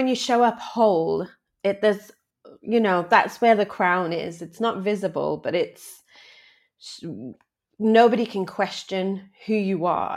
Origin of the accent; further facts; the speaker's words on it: Pakistan; also born or lived in Islamabad / Lahore / Karachi; my experience in Pakistan was like late 80s, early 90s. So I was born in Islamabad, and then lived in Lahore and Karachi as well.